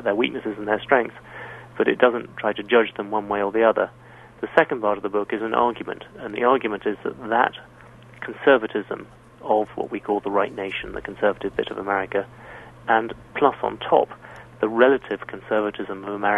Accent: United Kingdom; born there; obviously I'm younger and I was born in Britain

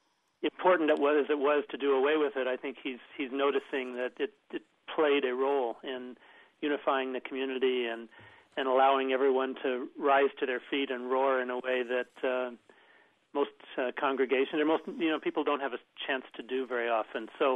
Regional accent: Urbana, Illinois, United States; Well, I grew up in Urbana

